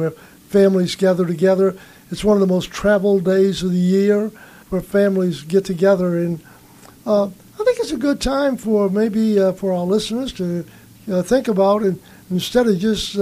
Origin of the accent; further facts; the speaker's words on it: New Orleans, Louisiana, United States; I was just a kid growing up in New Orleans, the city of New Orleans.